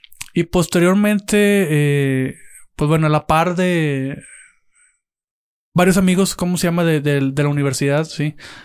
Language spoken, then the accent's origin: Spanish; Nuevo León, Mexico; Tabasco está muy bien, el aprendizaje y todo, pues me voy a ir a Nuevo León, ¿sí?